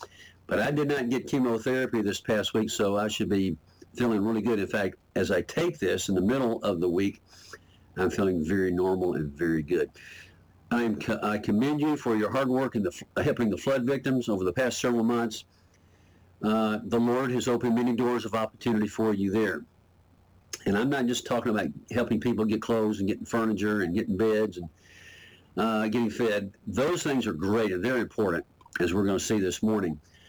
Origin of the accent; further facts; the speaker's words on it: Murfreesboro, Tennessee, United States; I'm from Murfreesboro, Tennessee.